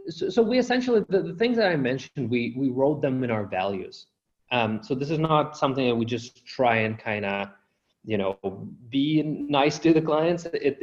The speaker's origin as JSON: {"language": "English", "country": "Ukraine", "tie": "born or raised there", "said": "So for myself, growing up in Ukraine"}